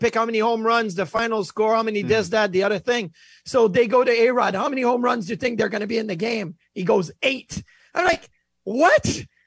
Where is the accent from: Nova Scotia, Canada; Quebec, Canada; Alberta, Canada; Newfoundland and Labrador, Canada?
Quebec, Canada; I never really got to see him or hear him as an analyst because growing up in Quebec